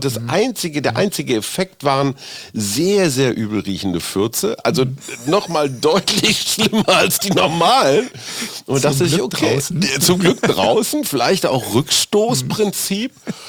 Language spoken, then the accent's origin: German; Münster, North Rhine-Westphalia, Germany; in meiner Heimatstadt Münster